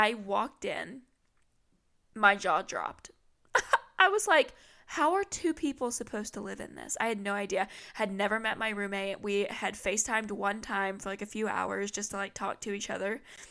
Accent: West Virginia, United States; Sorry, not sorry. I'm from West Virginia. I can't say anything. My state's fucking boring too.

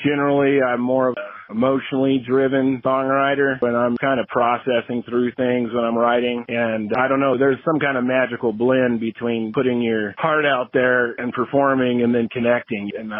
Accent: Colorado, United States; moved away as an adult; I grew up in Colorado and I've been gone since my early 20s. I just moved back to Colorado within the last year. So even though I grew up here, I'm kind of in new territory.

